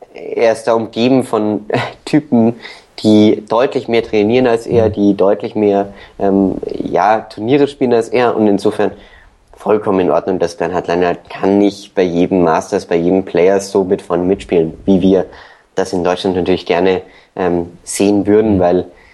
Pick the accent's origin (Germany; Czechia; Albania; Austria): Austria; mit meinem Patriotismus als Österreicher